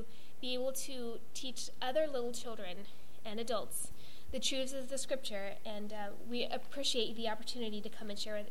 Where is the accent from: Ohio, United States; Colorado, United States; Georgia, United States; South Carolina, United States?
Colorado, United States; I grew up in Colorado, and I have 5 brothers